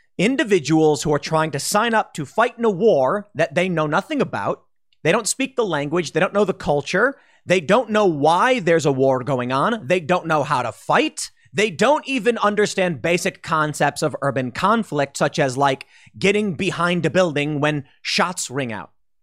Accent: Chicago, Illinois, United States; I've experienced conflict and crisis. I grew up in Chicago.

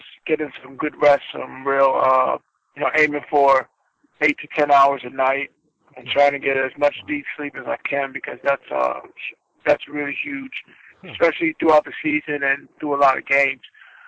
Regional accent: Dix Hills, New York, United States; Yeah, I grew up in Dix Hills, New York, right out in Long Island

